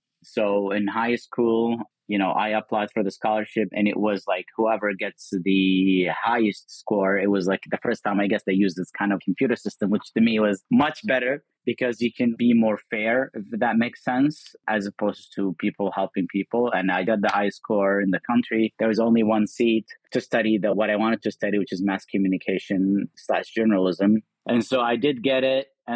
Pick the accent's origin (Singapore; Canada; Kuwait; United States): Kuwait; as a Muslim growing up in Kuwait post 9/11